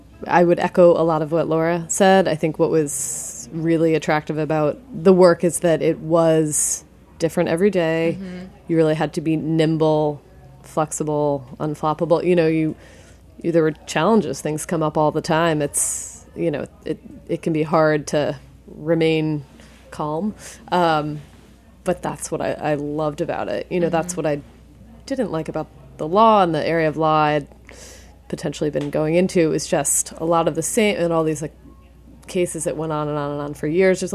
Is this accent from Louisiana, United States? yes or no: no; New Jersey, United States; I'm from New Jersey.